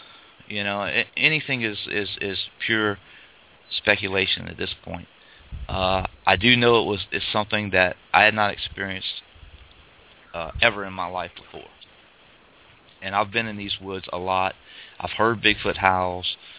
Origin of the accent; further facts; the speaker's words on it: Louisiana, United States; Growing up in South Louisiana, which is where I was born and lived a good portion of my younger life